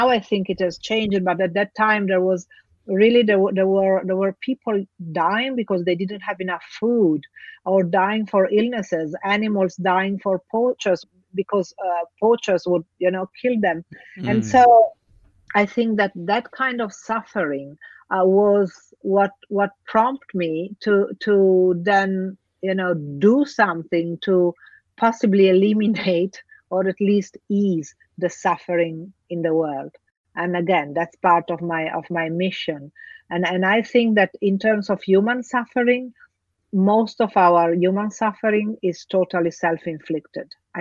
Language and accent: English; Italy; also born or lived in Africa; Actually, I grew up between Africa and Italy. So two different, completely different cultures, completely different environments.